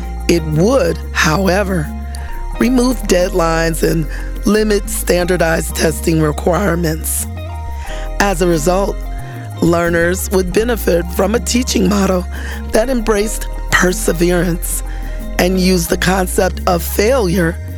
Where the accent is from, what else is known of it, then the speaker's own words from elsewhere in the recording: Detroit, Michigan, United States; I was born in Detroit, Michigan, and completed most of my public school years in Detroit as well.